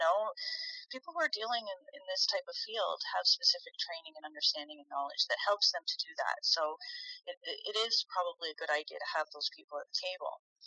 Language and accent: English; Toronto, Ontario, Canada; now in Northumberland County, Canada; some people call me an import because I moved here from Toronto a few years ago.